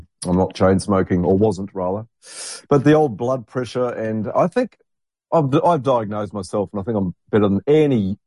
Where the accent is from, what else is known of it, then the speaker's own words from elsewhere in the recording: New Zealand; now in Australia; I didn't realise Donald Trump was our president over here in Australia, but thank goodness I'm a New Zealander and I can escape.